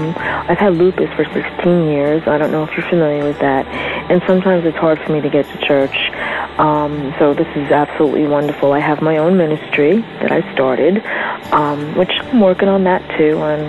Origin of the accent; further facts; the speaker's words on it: New York, United States; I am from New York, Long Island to be exact.